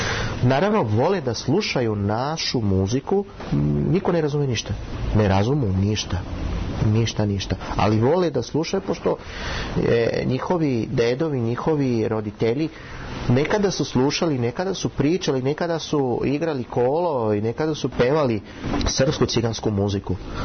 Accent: Brazil; first language Romani; Serbian is a second language; Moj prvi portugalski nije moj prvi jezik. Moj prvi jezik je romski. Kad mi pričamo romski.

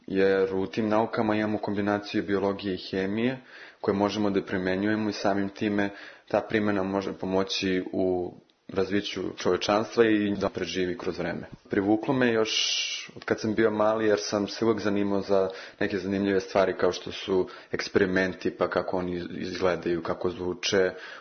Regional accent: Belgrade, Serbia; Dobar dan … imam 18 godina, iz Beograda sam

